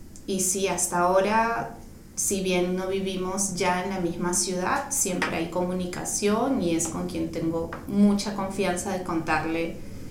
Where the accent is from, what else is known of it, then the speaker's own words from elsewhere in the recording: Lima, Peru; also born or lived in Pucallpa; Cuando nací, al año fui a vivir a Pucallpa, que es una provincia por el lado de la selva de Perú. Viví ahí 2 años, después regresé a Lima y viví ahí toda mi vida.